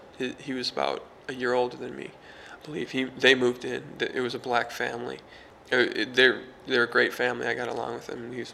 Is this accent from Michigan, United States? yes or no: yes; Detroit, Michigan, United States; I was born in Detroit, Michigan. I've lived there all my life. It's in the city, not downtown, but I've lived there for 22 years.